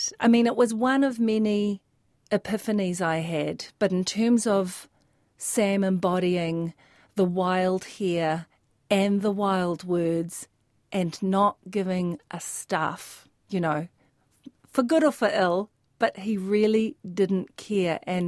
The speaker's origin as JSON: {"language": "English", "town": "Avondale", "region": "Auckland", "country": "New Zealand", "tie": "born or raised there", "said": "attachment to our old villa that we grew up in Avondale."}